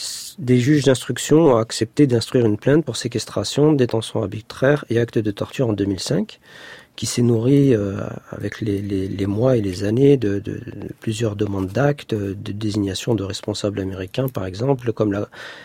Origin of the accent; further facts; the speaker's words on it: Lyon, Auvergne-Rhône-Alpes, France; Alors mon problème moi c'est que je suis lyonnais, j'ai jamais vécu à Paris.